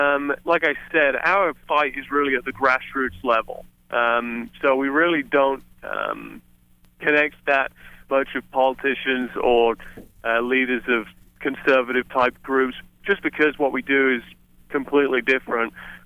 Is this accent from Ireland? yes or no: no; England, United Kingdom; now in United States; No, I'm not. I'm from England originally, which is a place that I would consider to be a socialist country.